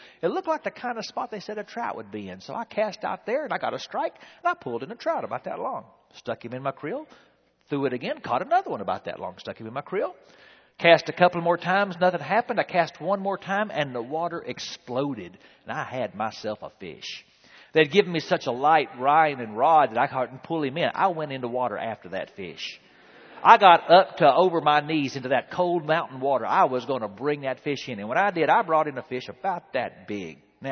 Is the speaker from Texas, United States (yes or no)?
yes; Texas, United States; they'd been giving me a hard time all week long because I was from Texas. And so they had really been giving me a hard time about being from Texas and how little we know.